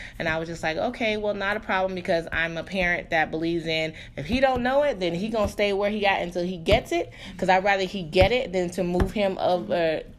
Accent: Los Angeles, California, United States; I know that I did experience going to a Catholic school when I was growing up in Los Angeles.

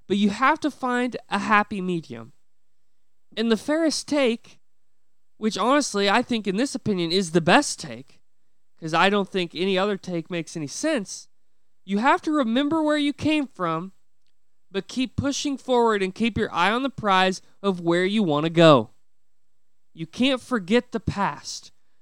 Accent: Illinois, United States; I come from Sisney, Illinois, very small town.

